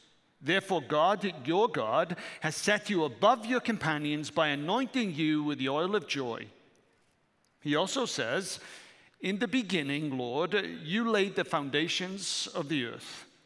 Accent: United Kingdom; Because I'm British. I exist with a monarchy.

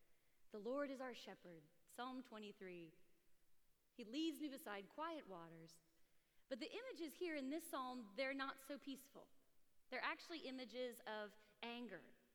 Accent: Somalia; also born or lived in Texas / Zambia; I actually started life living overseas. I was born in Texas, but I grew up in East Africa. So we lived in Somalia and Zambia for about 5 years.

